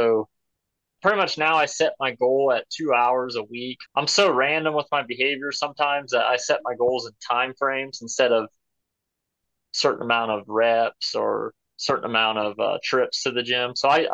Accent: Ohio, United States; like I'm from Northwest Ohio. And there was a glacier that rolled through here like years and years ago. It's completely flat.

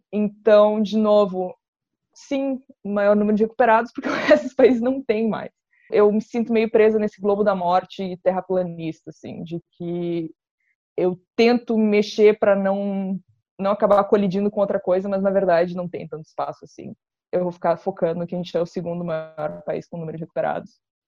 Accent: Rio Grande do Sul, Brazil; pensando sendo gaúcha, sei lá, Erechim.

